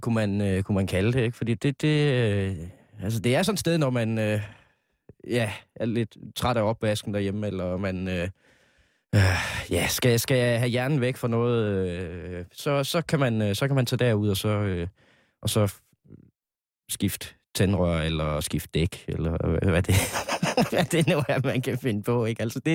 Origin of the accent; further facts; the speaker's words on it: Jutland, Denmark; now in Copenhagen, Denmark; Nu er jeg jo selv fra Jylland